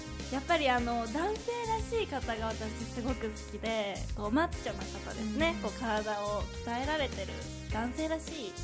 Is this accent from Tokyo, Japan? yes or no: no; Okayama, Japan; もう地元岡山でいながら、まあ、県外にもまあお仕事を行けたらいいよねっていうので